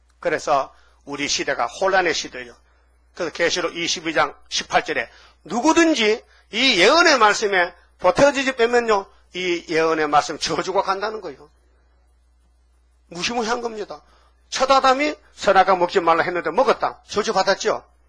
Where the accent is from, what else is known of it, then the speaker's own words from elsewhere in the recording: Uiseong, North Gyeongsang, South Korea; 김한봉 목사는 우리 고향 사람이에요. 의성군 다 있는 사람인데, 내보다 5년 선배요, 초등학교.